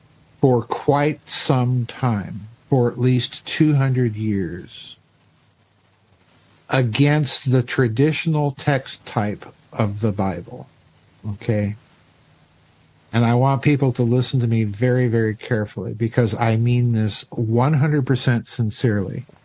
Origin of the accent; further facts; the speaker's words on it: South Dakota, United States; When you know me, I grew up in South Dakota